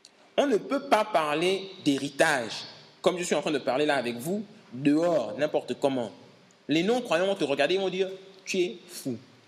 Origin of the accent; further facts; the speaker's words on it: Gabon; moi je suis au Gabon, je suis gabonais, on a nos problèmes.